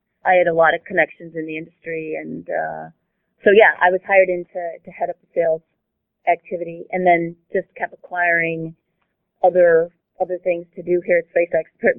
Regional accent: Chicago, Illinois, United States; now in California, United States; I grew up in the Chicago area.

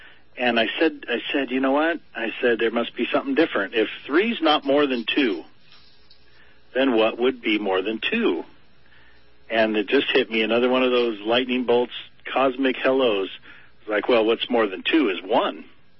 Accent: United States; I grew up in America, so the definition of peace is really paradoxical

